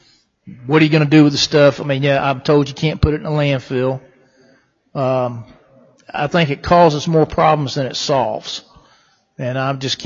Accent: New Bern, North Carolina, United States; I went to Newbern, my hometown, the other day, and passing through Kinston and down the Newbern area, farmland that I remember growing up seeing nice, wonderful crops out there for years and years and years

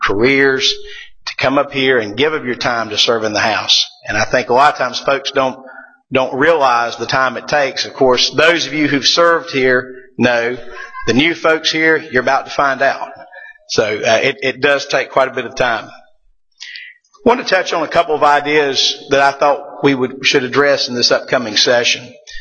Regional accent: Kings Mountain, North Carolina, United States; Growing up in Kings Mountain, I practiced law in a small town

